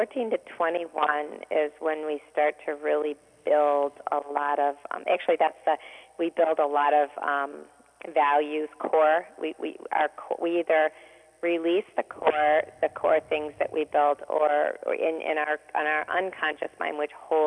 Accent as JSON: {"language": "English", "town": "London", "region": "Ontario", "country": "Canada", "said": "I'm from London, Ontario."}